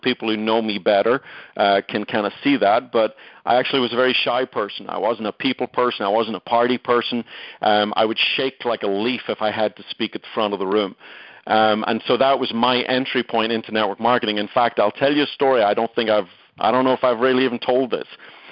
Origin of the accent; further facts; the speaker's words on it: Ireland; now in Dallas, United States; I actually live in Dallas, Texas, but I'm originally from Ireland.